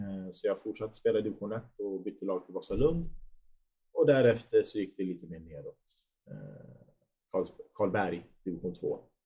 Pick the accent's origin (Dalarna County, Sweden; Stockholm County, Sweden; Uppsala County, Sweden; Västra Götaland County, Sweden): Stockholm County, Sweden; Stockholm; Född och uppvuxen i Rinkeby. Förort här i Stockholm.